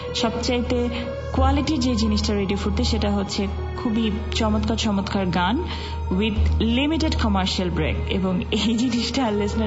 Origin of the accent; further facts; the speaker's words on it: Jessore, Khulna Division, Bangladesh; আমি যেহেতু যশোরের মেয়ে, তো ওদিককার গল্প শুনলে আমার সেগুলোর প্রতি ইন্টারেস্ট একটু বেশি জাগে।